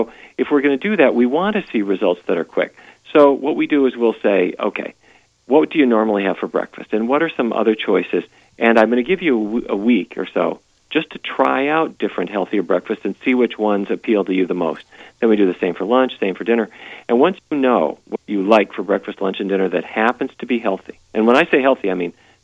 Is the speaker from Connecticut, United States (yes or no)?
no; Fargo, North Dakota, United States; it was very clear that when people follow a diet that is very different from the way I grew up in Fargo, North Dakota